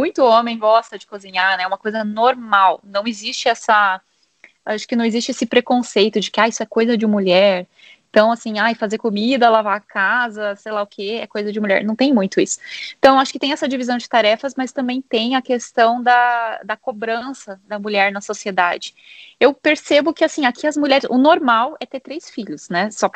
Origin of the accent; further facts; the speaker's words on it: Brazil; eu acho que tem uma diferença no peso que a gente leva como brasileiro na criação dos filhos